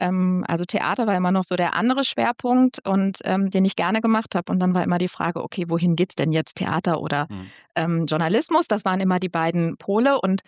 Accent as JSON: {"language": "German", "town": "Northeim", "region": "Lower Saxony", "country": "Germany", "said": "ich komme aus Niedersachsen, aus Northeim, das ist bei Göttingen. Und in dieser kleinen Stadt gab es natürlich nicht so wahnsinnig viel."}